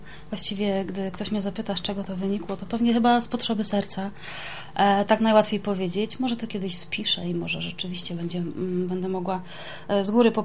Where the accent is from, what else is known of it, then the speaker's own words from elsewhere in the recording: Warsaw, Masovian Voivodeship, Poland; ja wywodzę się z Pragi, tutaj z okolic Stalowej Środkowej, 11 listopada.